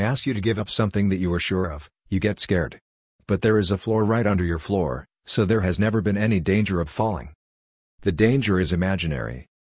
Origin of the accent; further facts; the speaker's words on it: Hungary; English is a second language; When I want to explain anything to people back in Hungary, I don't have the words.